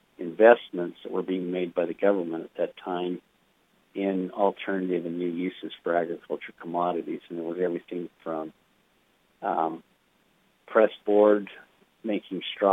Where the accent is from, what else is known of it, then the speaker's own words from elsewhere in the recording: Ashton, Idaho, United States; So, yes, I grew up in Ashton, Idaho, on a farm.